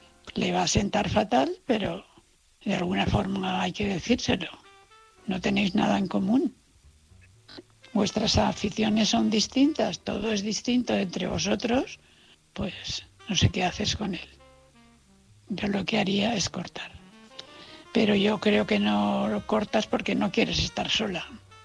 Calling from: Valencia, Valencian Community, Spain; de Valencia.

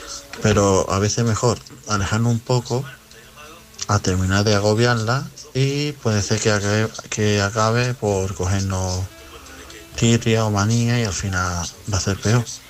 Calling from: Málaga, Andalusia, Spain; de Málaga

